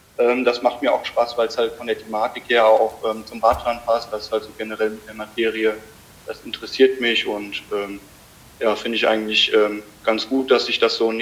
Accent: Limburg, Hesse, Germany; Also ich bin 20 Jahre alt. Ich komme aus Limburg

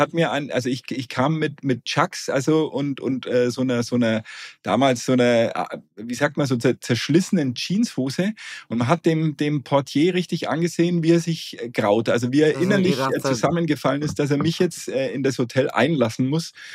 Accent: Bavaria, Germany; Als Franke, na gut, als Franke hat man das im Blut.

